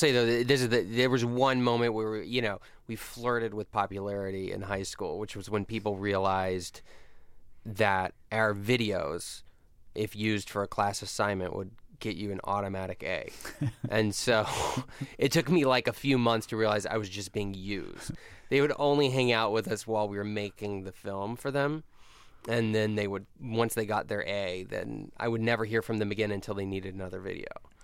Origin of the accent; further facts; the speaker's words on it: North Carolina, United States; When we were growing up in North Carolina, there were no twins.